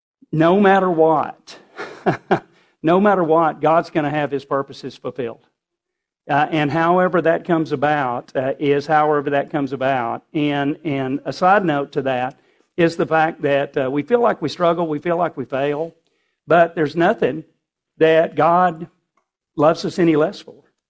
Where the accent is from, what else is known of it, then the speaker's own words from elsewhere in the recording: Texas, United States; I grew up on the South Plains and I'm the product of Morton Independent School District